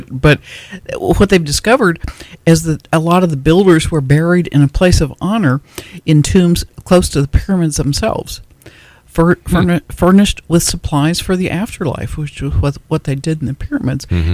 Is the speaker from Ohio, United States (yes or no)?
yes; Ohio, United States; I grew up just outside of where I grew up was Mound City, City of the Dead, and it's now called, they've you know, like, yuppified it. It's now called the Hopewell Cultural National Historical Park.